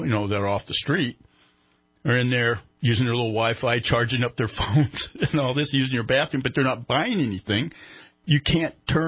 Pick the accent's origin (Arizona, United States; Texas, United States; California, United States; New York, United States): California, United States; we try to point out we're from Northern California.